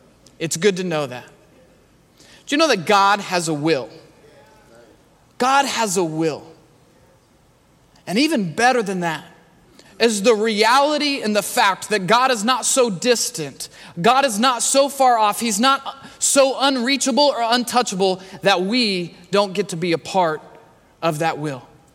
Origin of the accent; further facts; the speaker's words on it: Kansas City, Missouri, United States; I grew up in Kansas City, and that's where most of my family lives.